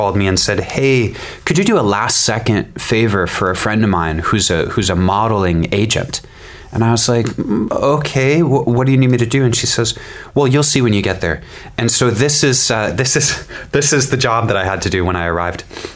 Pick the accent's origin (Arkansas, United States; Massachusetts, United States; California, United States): Massachusetts, United States; Framingham; also born or lived in Manchester, Connecticut; We moved partway through middle school, so I grew up in Framingham, and then we moved to Manchester, Connecticut.